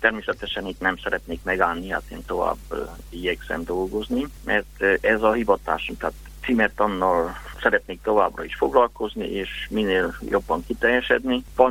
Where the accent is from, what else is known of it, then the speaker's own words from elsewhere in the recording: Mădăraș, Mureș County, Romania; a szülőfalum Mezőmadaras